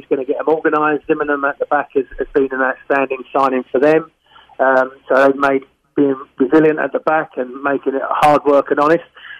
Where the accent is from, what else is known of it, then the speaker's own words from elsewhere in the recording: England, United Kingdom; Being an Englishman